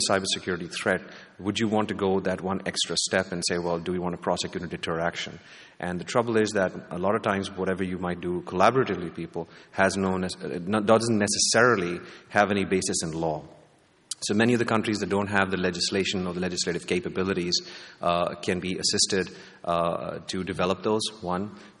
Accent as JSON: {"language": "English", "country": "Pakistan", "said": "I come from Pakistan. I can tell you that there are a lot of things, like, you know, people are trying to block and filter the internet"}